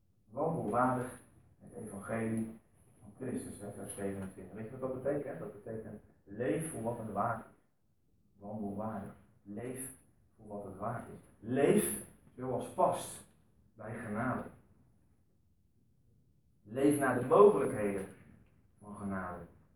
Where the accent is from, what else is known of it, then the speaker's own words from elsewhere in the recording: Netherlands; Kunnen wij, hokjesdenkers, wat we zijn Nederlanders, dit zo zien